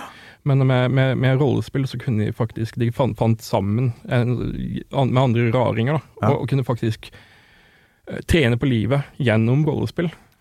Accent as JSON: {"language": "Norwegian", "region": "Southern Norway", "country": "Norway", "tie": "born or raised there", "said": "jeg vokste opp på Sørlandet, ikke sant?"}